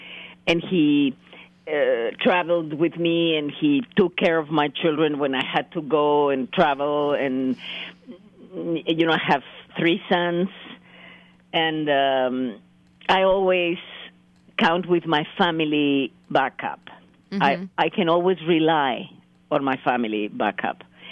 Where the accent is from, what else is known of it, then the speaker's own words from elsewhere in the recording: Chihuahua, Mexico; English is a second language; now in Mexico City, Mexico; I could say I'm from Mexico City, yeah. But my heart belongs to Chihuahua.